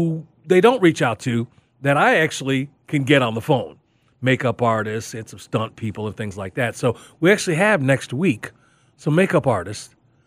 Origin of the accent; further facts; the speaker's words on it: Chicago, Illinois, United States; That's one of the earliest remembrances I have of growing up in Chicago, when I hear the grown folks talking